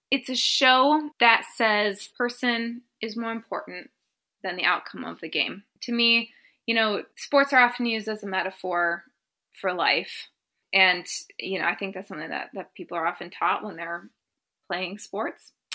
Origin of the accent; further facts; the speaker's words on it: United States; now in United Kingdom; I mean, I've been an American in England.